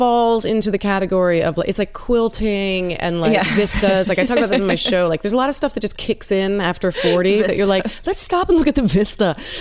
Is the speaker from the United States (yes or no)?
yes; Washington, District of Columbia, United States; because again, I grew up in Washington, D.C.